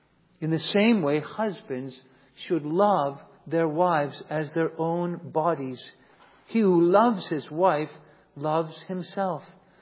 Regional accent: Virginia, United States; Now, I grew up in Northern Virginia, so I know the Washington monuments.

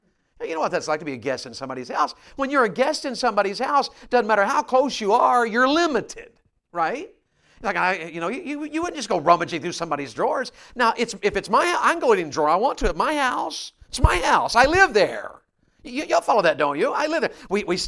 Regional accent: Bible Belt, United States; I was 15 years old growing up in the Bible Belt.

